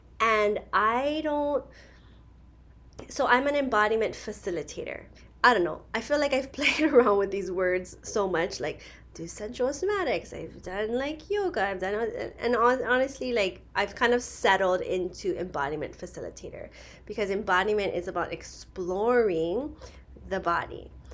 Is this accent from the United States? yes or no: yes; Hawaii, United States; as a Pacific Islander, as a Hawaiian woman, as mixed, as a mother who is entering midlife